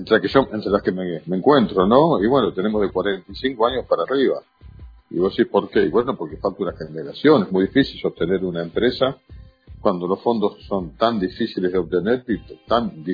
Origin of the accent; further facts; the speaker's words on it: Quilmes, Buenos Aires Province, Argentina; born there; also born or lived in Florencio Varela / Colegiales / Palermo; now in Berazategui, Argentina; No, nací en Quilmes, viví en Florencio Varela posteriormente, Berazategui, después, bueno, Colegiales, Palermo, y ahora sí, nuevamente en Berazategui.